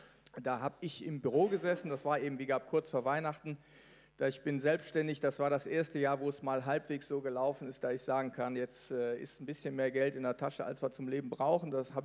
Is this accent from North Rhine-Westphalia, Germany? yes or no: yes; North Rhine-Westphalia, Germany; born there; Dann habe ich als gebürtiger Niederrheiner, bin ich da eben eher spontan angelegt